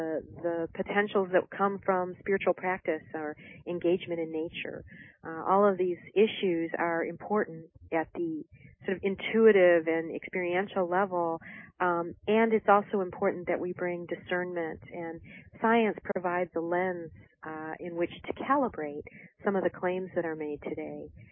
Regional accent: Detroit, Michigan, United States; I grew up in Detroit in, you know, the 60s and 70s

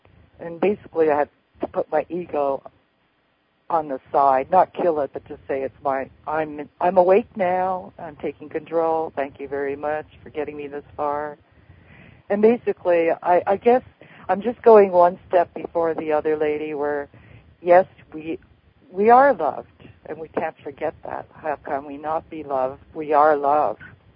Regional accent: East Coast, United States; because I'm from the East Coast, so it's almost midnight now.

